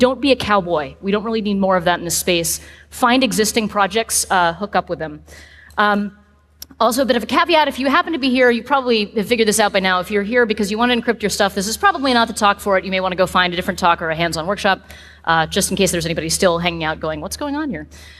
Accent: California, United States; I'm from Southern California, and I tend to talk really fast

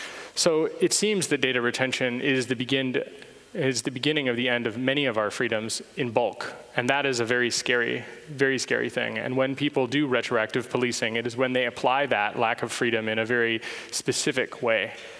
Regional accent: United States; despite the fact that I'm an American, being associated with WikiLeaks is like, well, it's not a good time in America.

